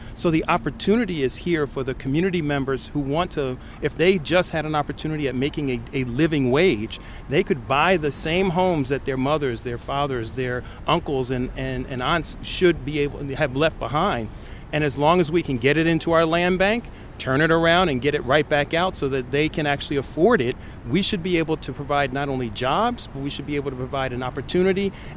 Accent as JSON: {"language": "English", "town": "Philadelphia", "region": "Pennsylvania", "country": "United States", "tie": "born or raised there", "said": "And as being a West Philadelphian, and everywhere I go, and the mayor's the same way, we grew up in West Philly, we identify as West Philly"}